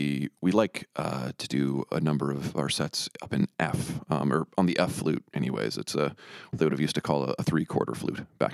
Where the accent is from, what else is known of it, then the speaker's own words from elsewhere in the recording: United States; I never received any pushback as an American musician.